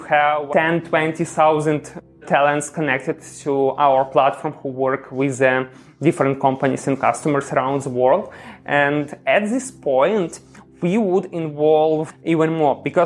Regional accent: Ukraine; English is a second language; now in United States; I'm from Ukraine.

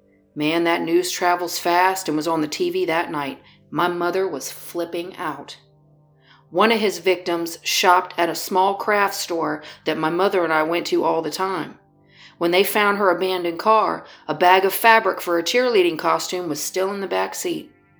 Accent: Daytona Beach, Florida, United States; I grew up in Daytona Beach, Florida in the 1970s and 80s.

